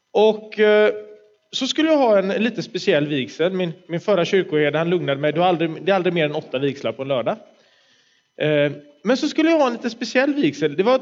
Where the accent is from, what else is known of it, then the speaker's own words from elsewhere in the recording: Gothenburg, Västra Götaland County, Sweden; som sagt. Jag kommer från Göteborg, är präst i Svenska kyrkan i Kungälv.